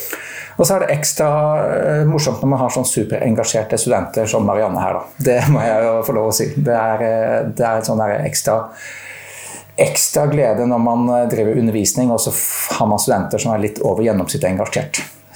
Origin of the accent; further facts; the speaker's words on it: Stavanger, Rogaland, Norway; born there; now in Trondheim, Norway; Jeg er født i Stavanger i 1967, så det begynner å bli ganske mange år siden. Og så har jeg vært i Trondheim ganske lenge